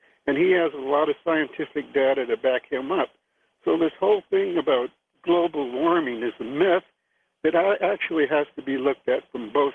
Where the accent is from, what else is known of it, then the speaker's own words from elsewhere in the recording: Los Angeles, California, United States; I grew up in Los Angeles, and as a kid, I used to volunteer for summer jobs up in the mountains